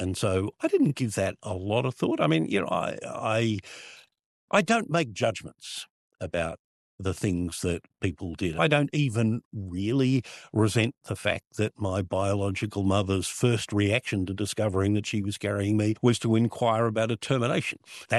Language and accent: English; Australia; So I rang up and I said, hello … from Australia.